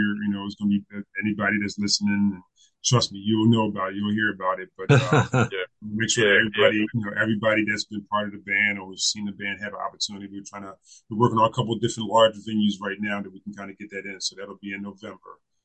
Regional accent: Wilmington, United States; people that know us know that we're from Wilmington.

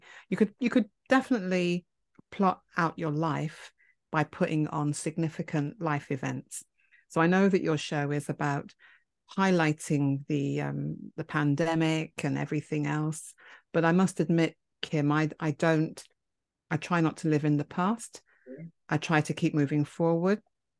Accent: United Kingdom; I am British

